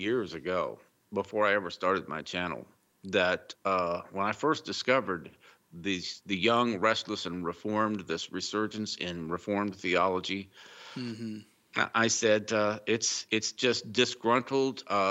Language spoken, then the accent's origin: English; Texas, United States; I grew up in North Texas. We were almost all Baptists. Mm. You know, I was Baptist.